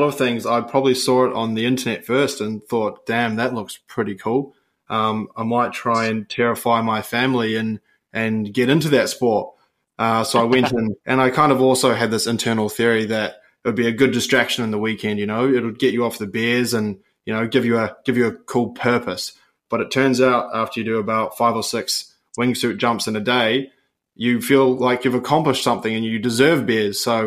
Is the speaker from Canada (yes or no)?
no; New Zealand; I would preface that by saying I'm a Kiwi.